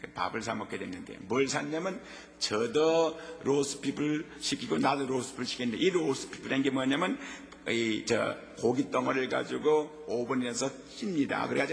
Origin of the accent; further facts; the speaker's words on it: South Korea; now in United States; 너 그때 미국 오기가 얼마나 한국 사람으로서는 거의 불가능한 줄 알았니?